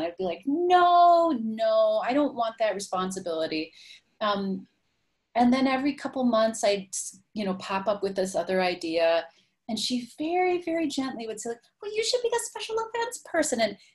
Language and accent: English; Midwest, United States; I'm from the Midwest. I'm from an area where people, that's some throw down stuff.